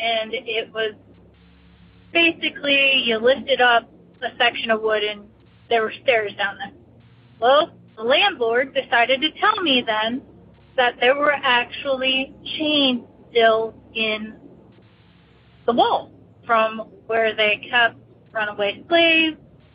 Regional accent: Pittsburgh, Pennsylvania, United States; I am from Pittsburgh, PA.

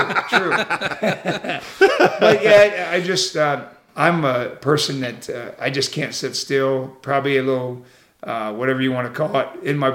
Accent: Ottawa, United States; I'm from Ottawa. Of course, I've been there my whole life. I'm 59 years old.

